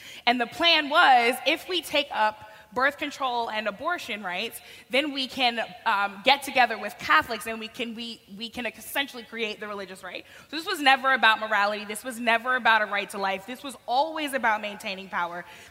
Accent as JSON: {"language": "English", "region": "Missouri", "country": "United States", "tie": "born or raised there", "said": "especially in places like my home state of Missouri"}